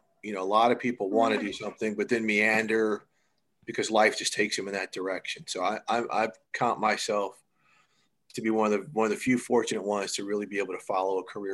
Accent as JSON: {"language": "English", "region": "Midwest", "country": "United States", "tie": "born or raised there", "said": "because I grew up in the Midwest"}